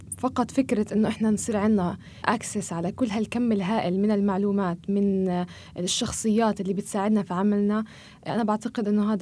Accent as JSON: {"language": "Arabic", "country": "Palestine", "also_born_or_lived": "United Kingdom", "said": "هذا المزيج من الصحافة والإنجليزي حيساعدنا إنه تعبر عن كفلسطينيين بشكل أكبر"}